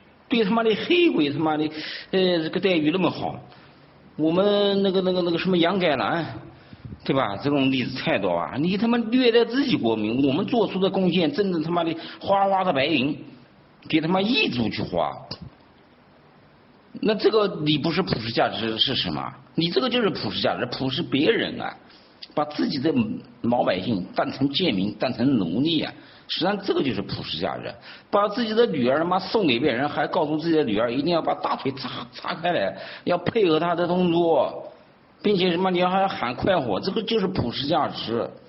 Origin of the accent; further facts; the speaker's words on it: China; 我们中国人